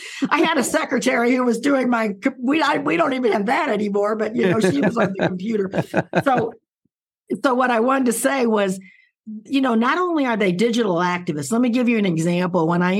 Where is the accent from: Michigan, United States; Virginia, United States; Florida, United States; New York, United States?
Florida, United States; But I grew up in Florida, and it was a totally segregated state.